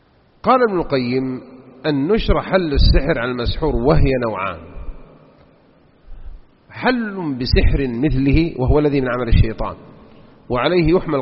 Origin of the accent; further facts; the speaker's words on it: Jeddah, Makkah Province, Saudi Arabia; تذكرون عندنا بجدة هناك بحيرة منتنة فيها مجاري